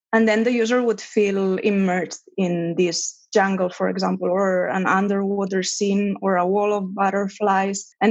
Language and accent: English; Barcelona, Catalonia, Spain; English is a second language; now in Boston, United States; I am from the beautiful city of Barcelona that I miss a lot. And I am currently living in Boston. So when I was a kid, I went to school in Barcelona